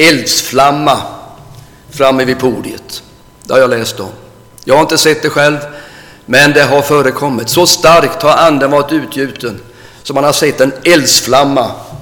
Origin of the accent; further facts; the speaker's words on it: Nässjö, Jönköping County, Sweden; Jag bodde ju hemma i Nässjö.